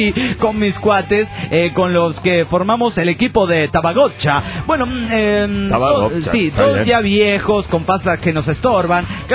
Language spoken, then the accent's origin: Spanish; Tabasco, Mexico; now in Mexico City, Mexico; Les contaré que este fin de semana pasado me fui a Tabasco, mi tierra natal.